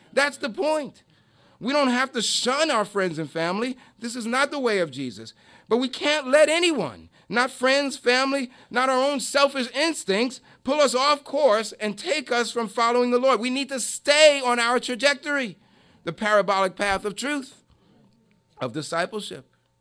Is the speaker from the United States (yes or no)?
yes; New York, United States; So I was like, now I'm saying, did you hear that I'm from New York?